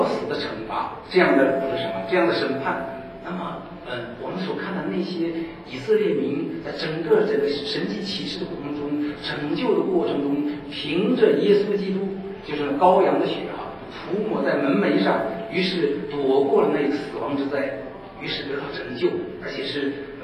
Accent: China; 那么我们自己的这个从大陆来的，我先说我自己从大陆来的，先说我们大陆来的这个基督徒啊，弟兄姐妹。

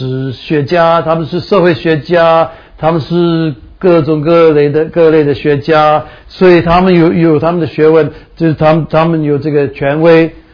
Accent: Taiwan; 我也是台湾人。

